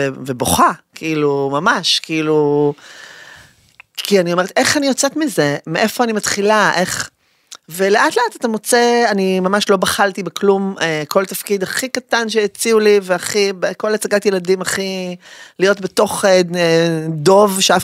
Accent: Kiryat Tivon, Northern District, Israel; אבל גדלתי בקריית טבעון.

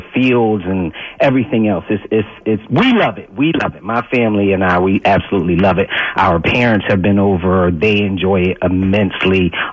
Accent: Philadelphia, Pennsylvania, United States; moved away as an adult; now in Germany; Hey, I'm born and raised in Philly. Long time listening to the station, the whole 9 yards. I've been out here for nine years.

